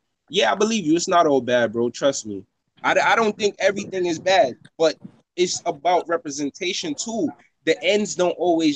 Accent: Jamaica; My family came from Jamaica. We wasn't from here. We came from Jamaica.

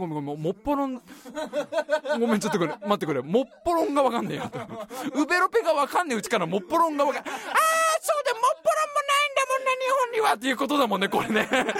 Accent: Ghana; Japanese is a second language

